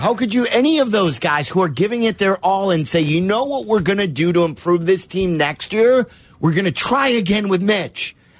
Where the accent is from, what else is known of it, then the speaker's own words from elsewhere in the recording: Chicago, Illinois, United States; Guys, I'm from Chicago my entire life.